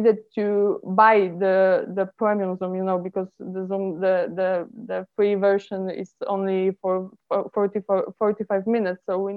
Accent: Poland; English is a second language; I'm an addict from Poland.

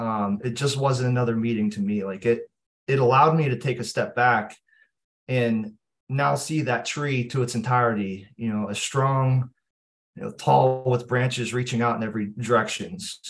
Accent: Pennsylvania, United States; I am from Pittsburgh, Pennsylvania. I live close to Pittsburgh, Pennsylvania in the United States, but I'm from a small rural town close to the city.

